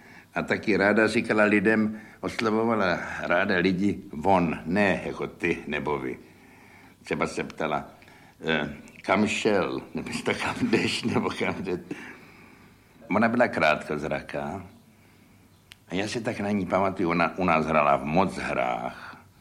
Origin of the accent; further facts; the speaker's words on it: Prague, Czechia; Já si vidíš, jaký jsem Pražák.